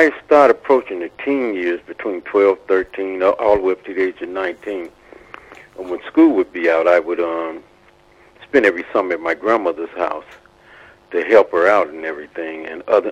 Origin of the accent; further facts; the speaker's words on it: Chicago, Illinois, United States; I'm thinking, okay, I'm from Chicago.